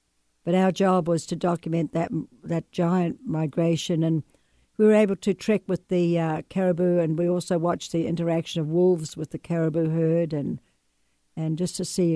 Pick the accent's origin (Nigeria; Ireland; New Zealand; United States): New Zealand; I'm from New Zealand, yes.